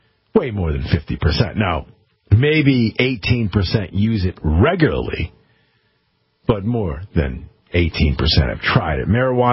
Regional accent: Connecticut, United States; my home state of Connecticut

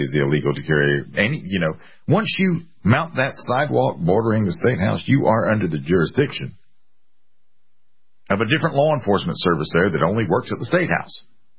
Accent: Columbia, United States; But he is the mayor, and, you know, Columbia is my hometown, and I wish to God I could tell you different.

